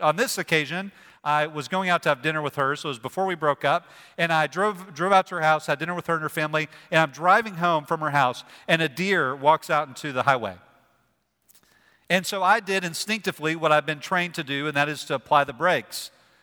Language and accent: English; Illinois, United States; I'm from Illinois, and in Illinois, you can get a driver's permit when you're 15.